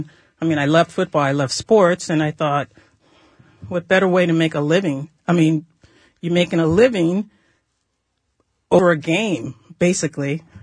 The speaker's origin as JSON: {"language": "English", "town": "San Francisco", "region": "California", "country": "United States", "tie": "born or raised there", "also_born_or_lived": "Marin", "said": "I was born and raised in San Francisco."}